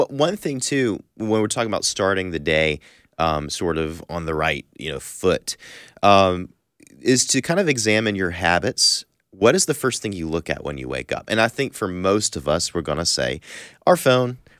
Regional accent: the South, United States; now growing up in the South, I feel like it's kind of like you go over to your friend's house

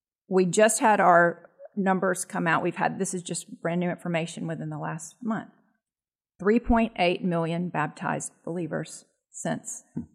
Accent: the South, United States; I was just as far away as they were, and I was brought up in the South.

